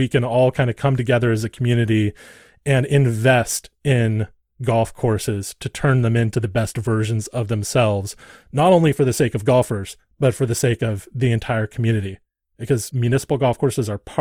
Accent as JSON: {"language": "English", "town": "Santa Barbara", "region": "California", "country": "United States", "tie": "born or raised there", "said": "I grew up in Santa Barbara, California. Beautiful courthouse."}